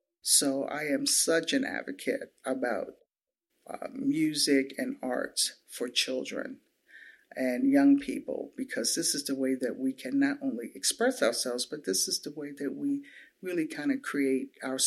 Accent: Washington, District of Columbia, United States; And when you're a kid growing up in Washington, D.C., and it was during the early 70s

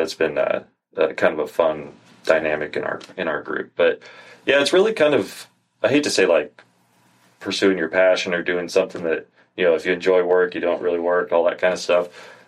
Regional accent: Oregon, United States; I grew up out in Oregon. I was going to college out there

